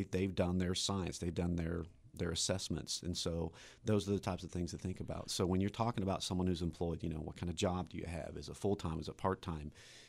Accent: Illinois, United States; It's part of my upbringing from a very, very small town in Illinois

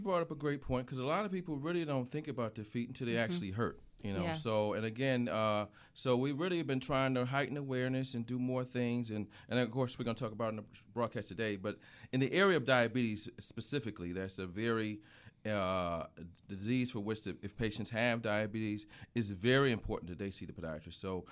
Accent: Buffalo, New York, United States; I came back to Buffalo, and I've been here and blessed, and I'm from Buffalo, so that was the other reason why.

